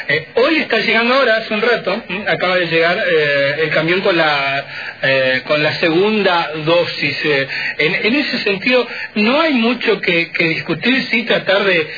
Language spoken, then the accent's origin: Spanish; Argentina